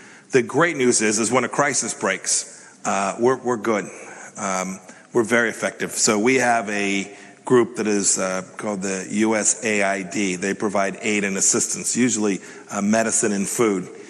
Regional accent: Kansas, United States; I'm from Kansas.

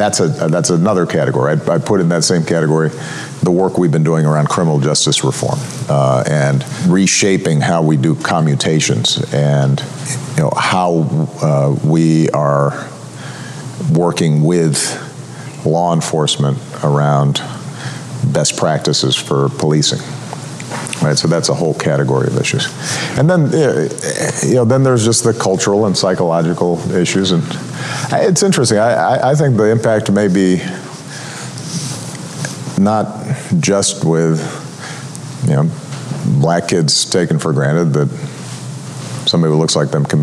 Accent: Hawaii, United States; I'm pretty sure this is because I was born in Hawaii. And so I spent most of my early years in really pleasant weather all the time, splashing in waves and things.

